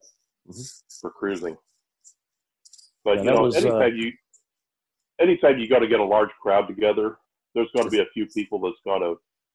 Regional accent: St. Louis, Missouri, United States; And I would go someplace and I'd tell them I'm from St. Louis.

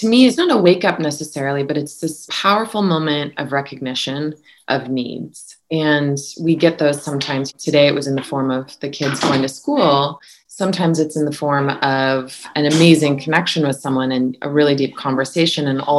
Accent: Santa Barbara, California, United States; And then I grew up in Santa Barbara, which is an affluent, largely white community

